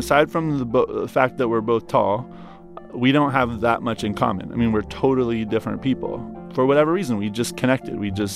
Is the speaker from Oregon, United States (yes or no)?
yes; Oregon, United States; So first of all, I'm coming from Oregon. I've never met an Israeli before.